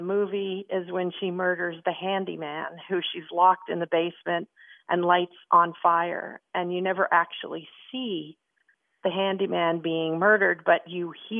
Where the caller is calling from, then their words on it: Apex, North Carolina, United States; I'm calling from Apex, North Carolina, and the movie I picked is The Bad Seed.